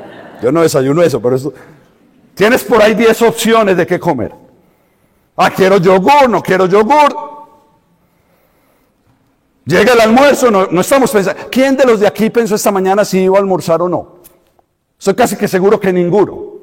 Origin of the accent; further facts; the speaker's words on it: Colombia; moved away; Yo vengo de una realidad dura en Colombia. Yo no salí de Colombia por gusto, salí de Colombia por la violencia que vive en Colombia.